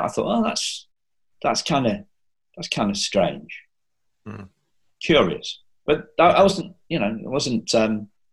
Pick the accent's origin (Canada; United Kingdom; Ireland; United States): United Kingdom; Wrexham, Wales; born there; Anyway, then found out that I was born in Wrexham.